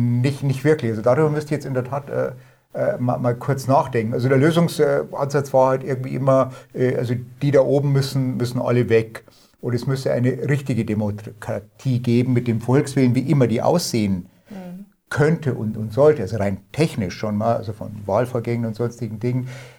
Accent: Bavaria, Germany; Also ihr hört mal unschwer, wo ich herkomme, bei ihm auch, also aus dem tiefsten Bayern.

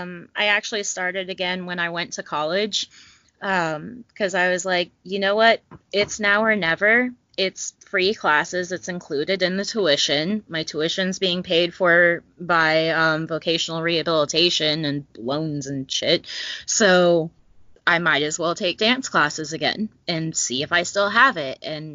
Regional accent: North Carolina, United States; I grew up in North Carolina. I've only been in New Hampshire the past 2 years.

